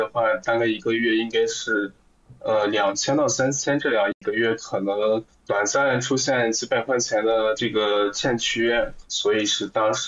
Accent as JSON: {"language": "Chinese", "region": "Shanghai", "country": "China", "said": "我是来自上海，然后今年27岁"}